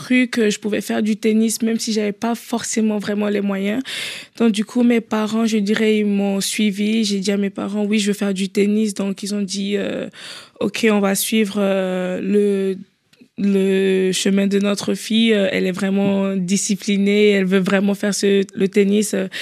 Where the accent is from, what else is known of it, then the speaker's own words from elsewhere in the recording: Abomey-Calavi, Atlantique, Benin; je viens d'une ville à côté de la capitale économique. Elle s'appelle Calavi. Oui, je viens de là avec mes parents.